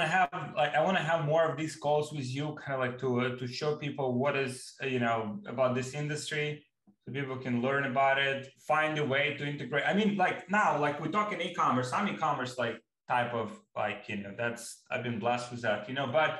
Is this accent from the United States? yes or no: no; Ukraine; I'm from Ukraine. He's from Poland. That's how we connected.